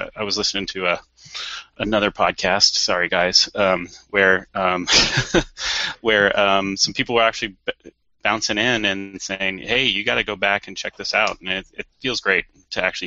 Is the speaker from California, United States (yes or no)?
yes; Silicon Valley, California, United States; I grew up in Silicon Valley, and I worked at Sun and Apple and eBay